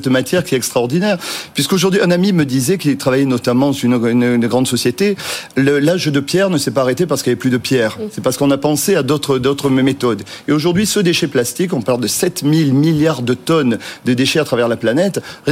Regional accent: Southern France, France; accent: southern French; Vous voyez, je viens du Sud, il y a un petit peu l'accent.

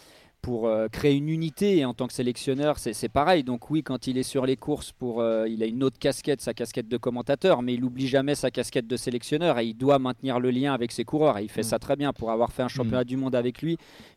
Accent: France; en tant que Français, on part avec un coup de retard, on a envie de prouver qu'on mérite notre place.

